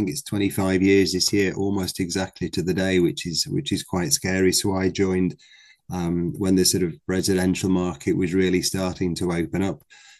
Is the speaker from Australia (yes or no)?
no; Yorkshire and the Humber, United Kingdom; also born or lived in London; now in Harrogate, United Kingdom; Yeah, well, I'm from Yorkshire originally. But I think for quite a few years I've sort of moved around everywhere. I think when I started in energy I was down in London, but I'm a Yorkshireman originally and very proud of it. So moved to Harrogate 18 years ago.